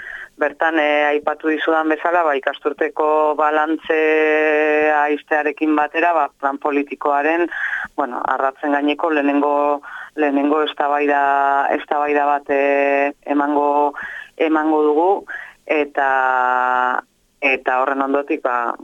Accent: Salvatierra, Basque Country, Spain; ekainaren 21-22 agurainen, nire herrian

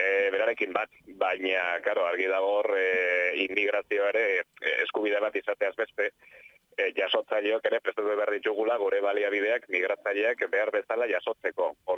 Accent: Irun, Basque Country, Spain; born there; nire iruntarra naiz sortzez

